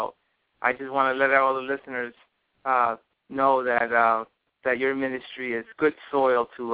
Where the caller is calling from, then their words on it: New York, United States; I'm calling you from the East Coast, from New York.